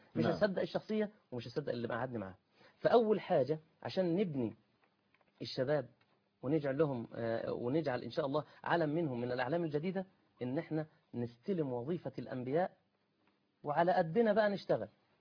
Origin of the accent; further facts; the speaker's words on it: Egypt; احنا خلينا احنا في مصريين.